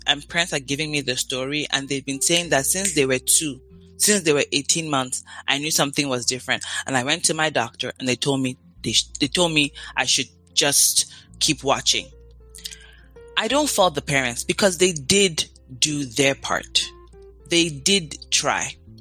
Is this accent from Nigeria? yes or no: yes; Nigeria; now in United States; a Nigerian myself, grew up in Nigeria, raised in Nigeria, there's a way that we don't have the same sense of community in the U.S.